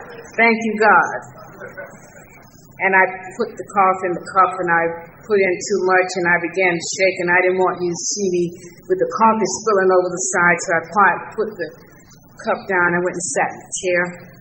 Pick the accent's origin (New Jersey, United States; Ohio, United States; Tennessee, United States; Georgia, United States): Georgia, United States; Atlanta; when I grew up in Atlanta, Georgia, I sang in the junior choir in Union Baptist Church.